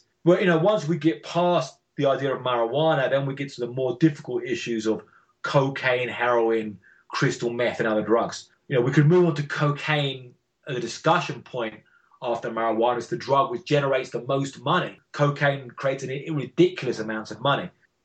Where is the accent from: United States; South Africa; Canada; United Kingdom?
United Kingdom; England; moved away; You know, I grew up in England and didn't like the police much when I grew up